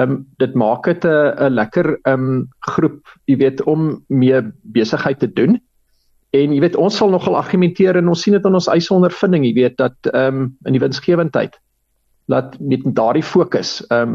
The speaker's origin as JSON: {"language": "Afrikaans", "town": "Durbanville", "region": "Western Cape", "country": "South Africa", "tie": "born or raised there", "also_born_or_lived": "Free State", "said": "Iemand net vinnig gebore in die Vrystaat, maar groot geword in die Kaap, Durbanville Hoërskool."}